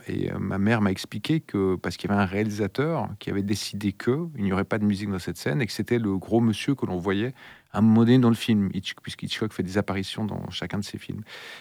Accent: Switzerland; quand on me dit que je suis suisse, réalisateur suisse à l'étranger.

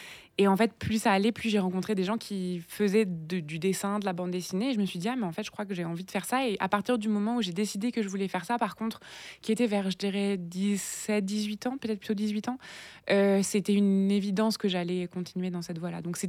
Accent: France; also born or lived in Quebec; j'ai vécu au Québec, je suis française

